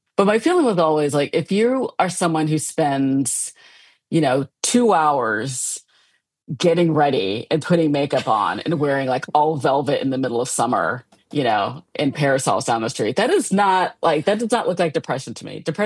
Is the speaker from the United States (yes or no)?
yes; Midwest, United States; I mean, I come from the Midwest, which has its own weird kind of passive aggressive politeness kind of thing in and of itself.